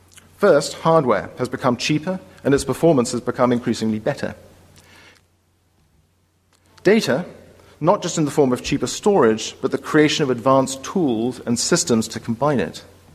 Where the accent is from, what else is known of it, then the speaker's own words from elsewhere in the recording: England, United Kingdom; Maybe it's being English, I don't know.